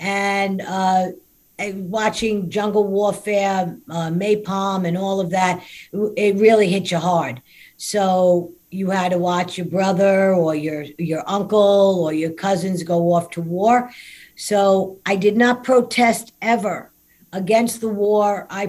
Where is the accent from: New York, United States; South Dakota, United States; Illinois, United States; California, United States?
New York, United States; Whitestone; I grew up, I'm 68 years old, Brian. I grew up in Whitestone. I still reside in Whitestone.